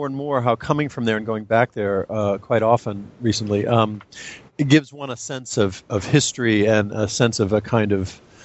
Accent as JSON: {"language": "English", "town": "New Orleans", "region": "Louisiana", "country": "United States", "tie": "born or raised there", "said": "I grew up in New Orleans, which in the last few years has become a poignant fact about me and my family."}